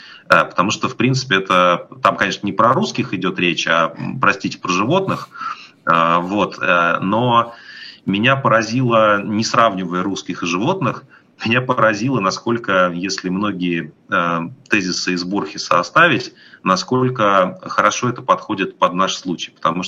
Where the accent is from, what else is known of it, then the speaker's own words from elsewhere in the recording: Moscow, Russia; Я обычно на это отвечаю, что я из Москвы, и, конечно, если дальше начинается какая-то дискуссия, понятно, что у меня никакой другой идентификации, кроме русского, то, что называют Russians, нету.